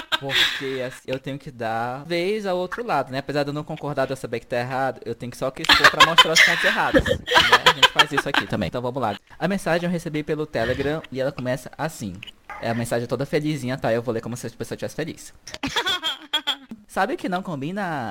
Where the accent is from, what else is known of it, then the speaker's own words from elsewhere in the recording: Paulina, São Paulo, Brazil; A gente mora aqui, mas viemos de Paulina, interior de São Paulo.